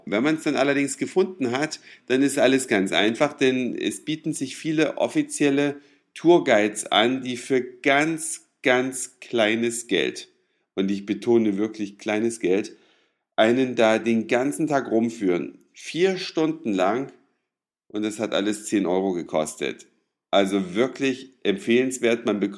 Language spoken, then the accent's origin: German; Germany; Ich bin ja immerhin in der DDR aufgewachsen